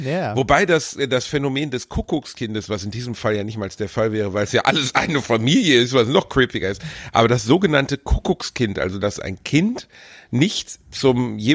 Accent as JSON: {"language": "German", "country": "Germany", "said": "so sind wir Deutsche halt"}